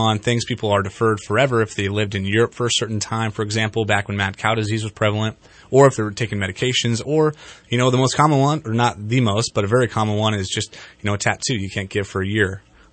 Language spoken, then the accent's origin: English; United States; I grew up in Trinity County, so I guess I might be used to that.